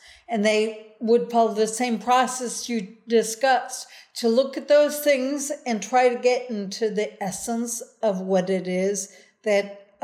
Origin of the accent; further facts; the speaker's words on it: Chicago, Illinois, United States; So it's funny, I'm from Chicago, but one of my favorite vacations of all time was driving through the Canadian Rockies.